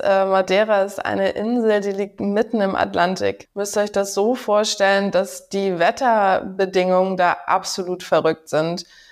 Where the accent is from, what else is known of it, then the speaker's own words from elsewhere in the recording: Hamburg, Germany; Meine Homebase ist in Hamburg, meine Heimatstadt.